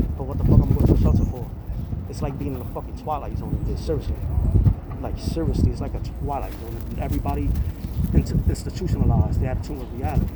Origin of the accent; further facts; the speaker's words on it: Jersey City, New Jersey, United States; moved away; I was in Jersey City. I'm from Jersey City. I moved out here to be closer to my daughter